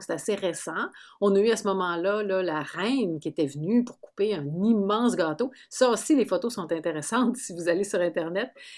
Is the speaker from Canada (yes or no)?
yes; Canada; On souligne qu'on est Canadien-Français.